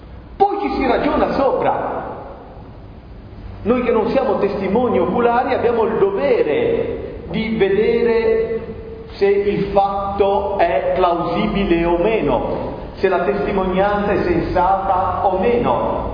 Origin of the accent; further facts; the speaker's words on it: Nervi, Liguria, Italy; born there; che sono nato a Nervi e non sono nato a Quarto, e che ho 46 anni e 3 mesi.